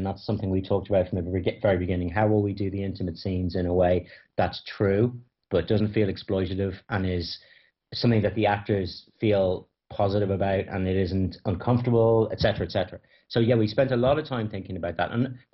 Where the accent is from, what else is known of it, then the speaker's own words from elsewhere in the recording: Ireland; as somebody Irish and living here, it's nice to be able to do something here and film in places that I really love and everything.